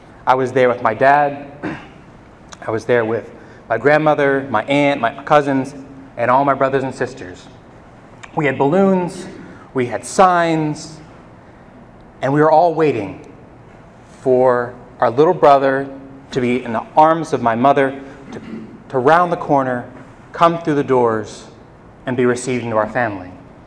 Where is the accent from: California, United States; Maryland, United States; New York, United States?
Maryland, United States; I was born in Catonsville and grew up in Frederick County.